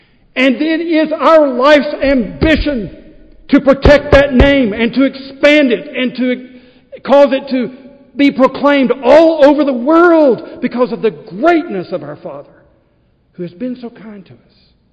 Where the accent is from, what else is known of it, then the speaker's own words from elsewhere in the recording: Athens, Tennessee, United States; We have this Athens, Tennessee connection. Growing up in Athens, my dad was, you know, he ran a business.